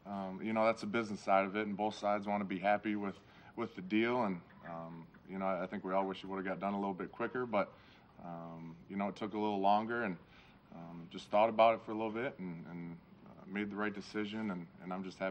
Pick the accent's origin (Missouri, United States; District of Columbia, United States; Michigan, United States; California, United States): Michigan, United States; Actually, I grew up in Michigan, so I'm used to that type of weather.